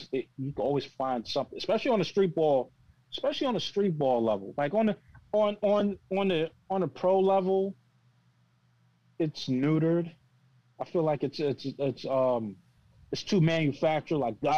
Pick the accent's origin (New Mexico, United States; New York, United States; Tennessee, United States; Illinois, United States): New York, United States; that's like the instincts you pick up as a New Yorker.